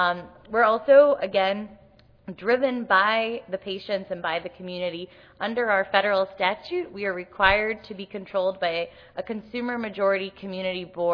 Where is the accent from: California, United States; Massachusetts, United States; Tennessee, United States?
Massachusetts, United States; Boston; excited to be here in my hometown of Boston